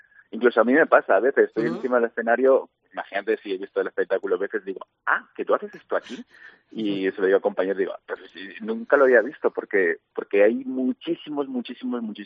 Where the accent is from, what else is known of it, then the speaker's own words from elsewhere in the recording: Alicante, Valencian Community, Spain; no hace el calor que de mi tierra, de Alicante